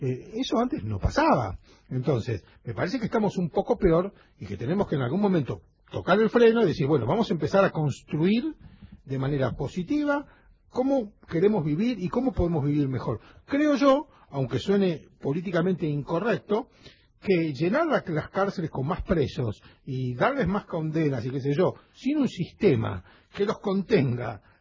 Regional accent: Argentina; como argentinos, de que podamos vivir en un país más vivible, porque hoy yo creo que estamos yo tengo más de 50 años.

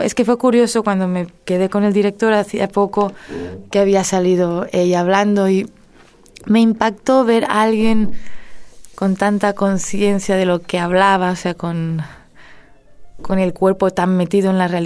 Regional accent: Spain; first language Catalan; Spanish is a second language; Es mi lengua materna, el catalán.

